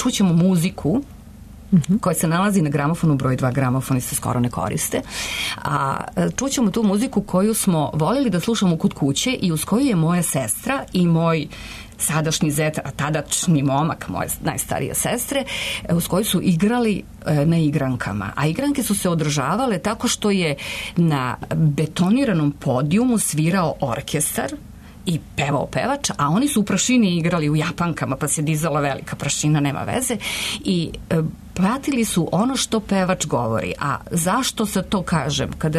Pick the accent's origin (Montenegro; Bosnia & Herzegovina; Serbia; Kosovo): Serbia; Subotica, Vojvodina; Ja dolazim iz Subotice, važno je reći